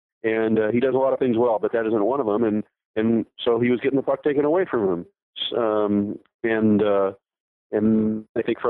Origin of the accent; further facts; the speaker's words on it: Ohio, United States; I played pond hockey as a kid growing up in Ohio.